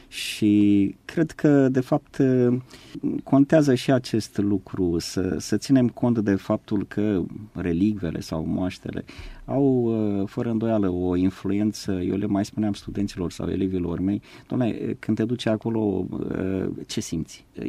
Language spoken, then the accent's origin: Romanian; Suceava County, Romania; born there; m-am născut în Bucovina și ajung relativ rar pe acolo.